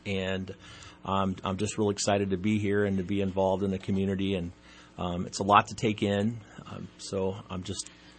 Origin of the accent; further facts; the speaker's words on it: Valparaiso, Indiana, United States; born there; also born or lived in Ventura, California; Okay. Well, I was born in Valparaiso, Indiana.